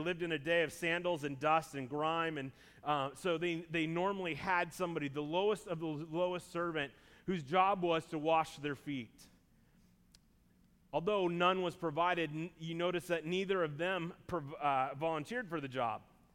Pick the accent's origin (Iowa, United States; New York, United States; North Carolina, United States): Iowa, United States; I grew up in Iowa, and it was an ordinary sunny day